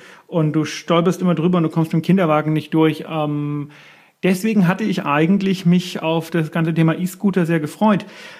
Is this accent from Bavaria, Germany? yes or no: yes; Erlangen, Bavaria, Germany; ich komme aus Erlangen, ne? Und Erlangen ist eine, ja, nennen wir es mal, sehr fahrradaffine Stadt.